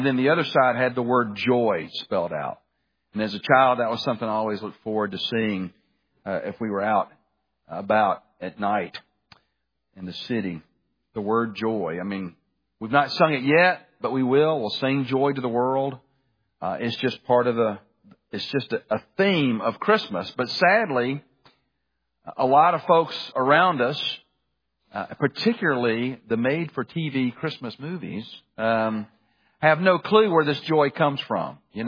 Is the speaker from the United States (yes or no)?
yes; Birmingham, Alabama, United States; I remember as a child growing up in Birmingham, one of the taller buildings in downtown Birmingham, and they may still do this. It's just been a number of years since I've been in Birmingham